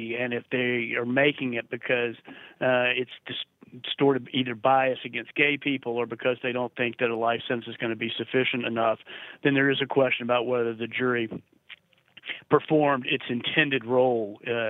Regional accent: South Carolina, United States; even in states like my home state of South Carolina, there are 44 counties in the state.

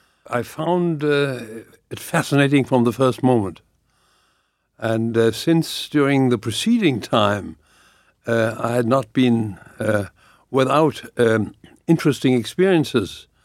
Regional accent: Hamburg, Germany; English is a second language; That was my hometown, Hamburg

